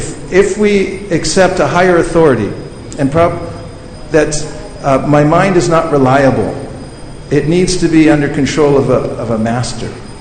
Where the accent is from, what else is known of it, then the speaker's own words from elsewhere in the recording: California, United States; I'm from California, where are you from?